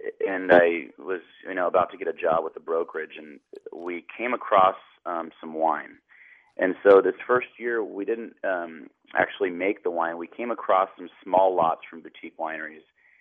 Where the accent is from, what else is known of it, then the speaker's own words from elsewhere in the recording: St. Helena, California, United States; Yeah, I grew up in St. Helena, and my dad makes wine professionally.